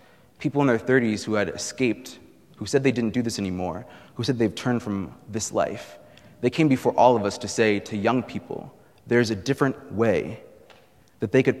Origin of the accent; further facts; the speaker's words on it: Iowa, United States; Granted, I'm from Iowa, so that has been a hard thing to do for most of my youth.